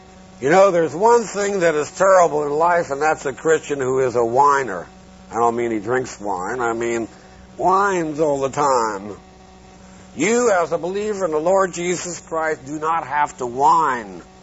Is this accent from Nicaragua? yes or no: no; Philadelphia, Pennsylvania, United States; And I said, I was raised in Philadelphia.